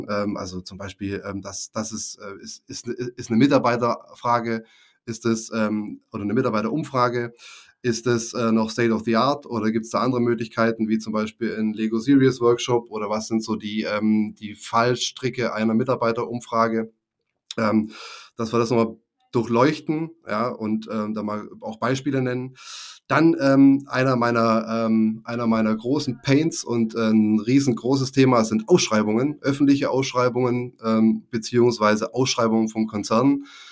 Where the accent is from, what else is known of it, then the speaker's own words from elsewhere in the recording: Bavaria, Germany; accent: Swabian; Hochdeutsch oder Schriftdeutsch zu sprechen, weil Vater aus dem Rheinland, Mutter aus dem Allgäu, in einem kleinen 700-Seelendorf aufgewachsen in Bayern